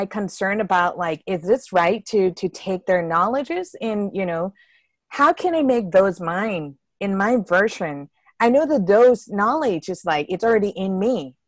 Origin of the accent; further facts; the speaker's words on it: Thailand; Yeah, I'm from Thailand, and actually